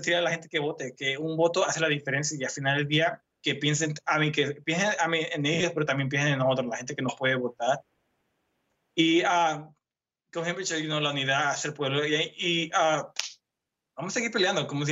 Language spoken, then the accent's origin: Spanish; Mexico; now in United States; ya soy inmigrante, soy indocumentado, vengo de México, pero tengo aquí me voy a quedar y no me voy.